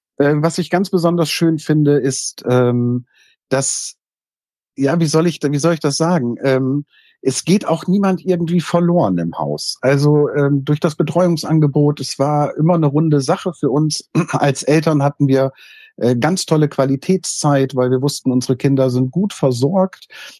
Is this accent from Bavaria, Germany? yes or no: no; Bremen, Germany; Ich komme aus Bremen, allerdings aus der Hansestadt Bremen, nicht Bremen-Ense, sondern ich sitze tatsächlich in der schönen Hansestadt mit den Stadtmusikanten.